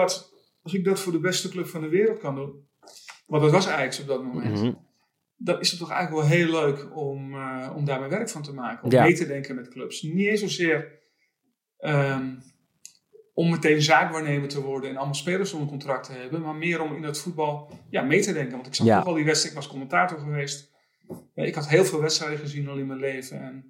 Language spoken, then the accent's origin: Dutch; Amsterdam, North Holland, Netherlands; Nou, ik ben Amsterdammer, dus ja, tuurlijk wilde ik dat.